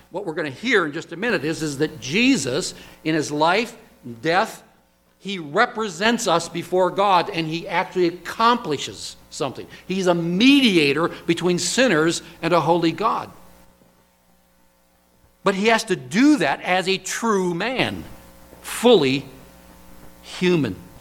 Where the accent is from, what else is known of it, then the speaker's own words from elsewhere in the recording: Wyoming, United States; I grew up in Wyoming. We'd do Hertz donuts.